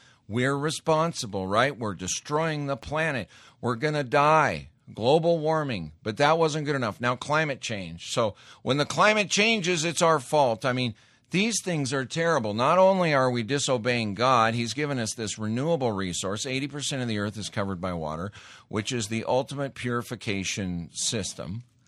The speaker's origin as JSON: {"language": "English", "region": "Montana", "country": "United States", "tie": "born or raised there", "said": "I grew up in Montana. I've seen poachers."}